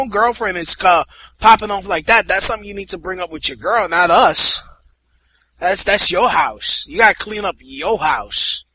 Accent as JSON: {"language": "English", "town": "Brooklyn", "region": "New York", "country": "United States", "said": "Nigga, I'm from Brooklyn. You know, I was taught not to deal with bullshit at 6 years old."}